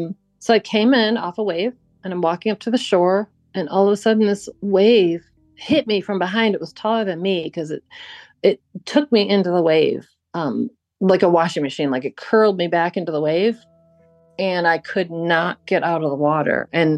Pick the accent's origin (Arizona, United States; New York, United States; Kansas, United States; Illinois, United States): New York, United States; Buffalo